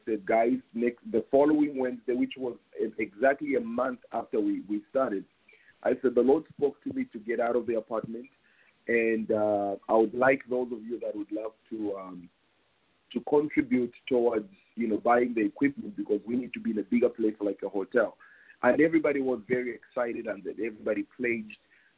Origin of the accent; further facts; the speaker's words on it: Botswana; moved away as an adult; now in United States; When I came from Botswana, I before I came to the United States, I was running a church in Botswana